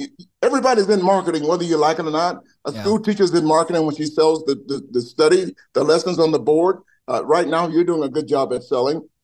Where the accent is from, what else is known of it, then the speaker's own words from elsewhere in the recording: Atlanta, Georgia, United States; And I'm from Atlanta, so that's saying a lot.